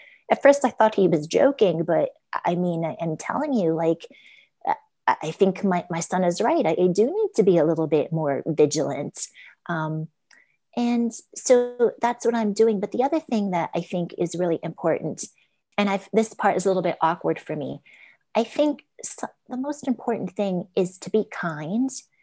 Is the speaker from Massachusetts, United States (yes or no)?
no; Poughkeepsie, New York, United States; So as mentioned, I was born 90 miles north of the city. I grew up in Poughkeepsie, but many of my dad's family members lived in Queens.